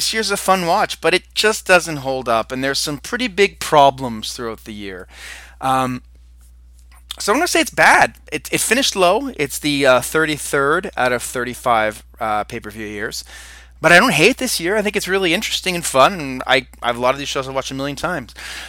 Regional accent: Canada; I'm from Canada

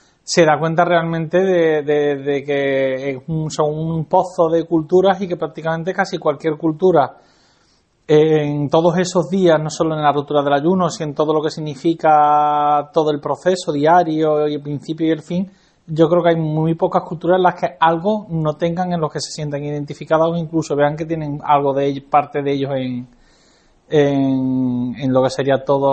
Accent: Andalusia, Spain; en nuestro caso, que vivimos en Andalucía, somos andaluces

